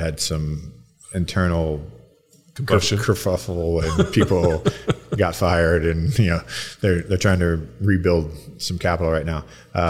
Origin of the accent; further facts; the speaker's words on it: Texas, United States; And we're from Texas, man.